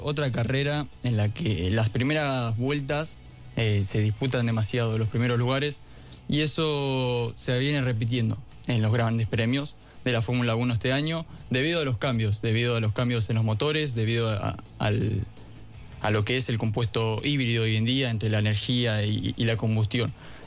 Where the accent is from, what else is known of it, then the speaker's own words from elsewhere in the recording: Azul, Buenos Aires Province, Argentina; now in La Plata, Argentina; Sí, soy de Azul, de la provincia de Buenos Aires.